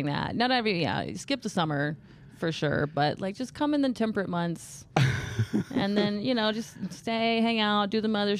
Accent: Houston, Texas, United States; now in Austin, United States; Houston originally, but I started comedy in Boston, and then I moved to Austin.

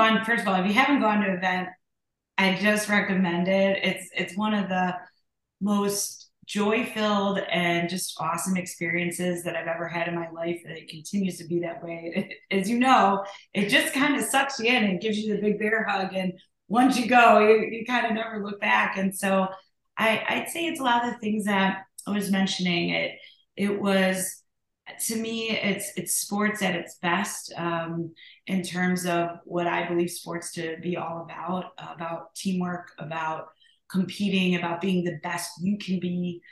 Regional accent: Orland Park, Illinois, United States; But I grew up in Orland, and I got involved with Special Olympics really in college.

